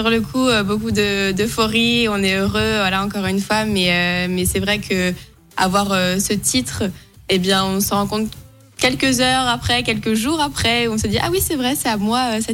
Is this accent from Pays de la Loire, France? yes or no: no; Mortain-Bocage, Normandy, France; De Mortain. Je viens de Mortain-Bocage, dans le sud de Manche.